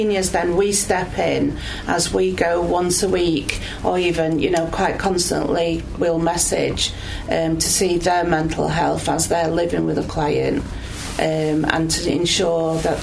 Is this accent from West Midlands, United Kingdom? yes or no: no; Wales, United Kingdom; Though I'm Welsh.